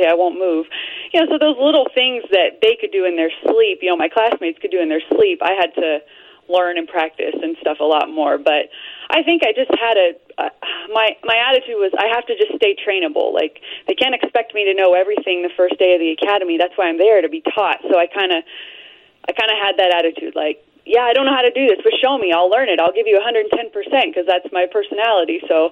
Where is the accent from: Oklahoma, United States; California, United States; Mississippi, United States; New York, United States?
California, United States; I'm from Southern California in the high desert. If you've ever driven from Los Angeles to Las Vegas, it's a big giant patch of desert you blew by going 85.